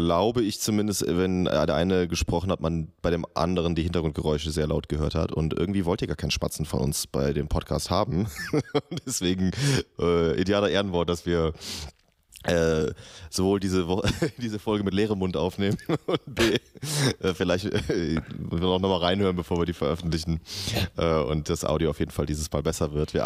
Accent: Langenfeld, North Rhine-Westphalia, Germany; Ja, wer Langenfeld noch nie gehört hat, das ist meine Heimatstadt, das liegt zwischen Köln und Düsseldorf.

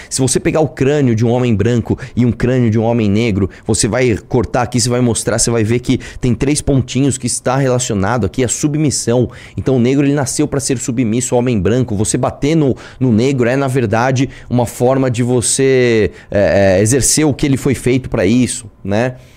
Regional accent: Belford Roxo, Rio de Janeiro, Brazil; Eu sou de Belfort Roxo, tá ligado?

